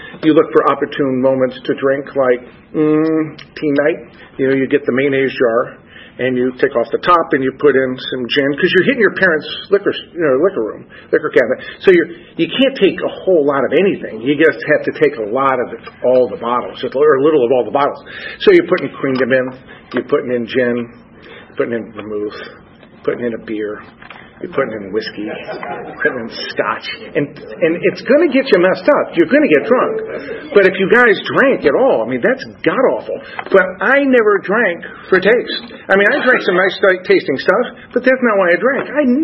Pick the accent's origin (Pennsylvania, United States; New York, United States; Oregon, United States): New York, United States; Syracuse; born there; I was born in Syracuse, New York, of an athletic Italian-American family.